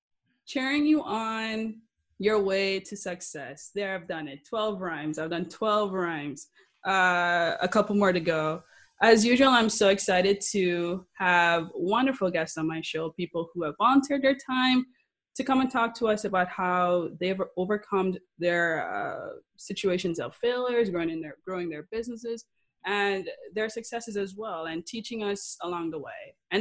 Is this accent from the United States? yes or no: no; Jamaica; I'm originally from Jamaica, so don't ask why I did it, but I did